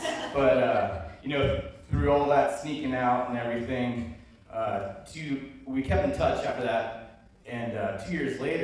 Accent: Texas, United States; also born or lived in Oklahoma; now in Kodiak, United States; I grew up in Texas. Sarah grew up in Illinois. I was living in Oklahoma.

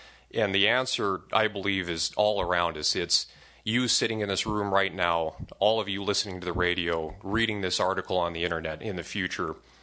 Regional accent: Kodiak, Alaska, United States; I was able to return here to my hometown and make a go of it and have a living here.

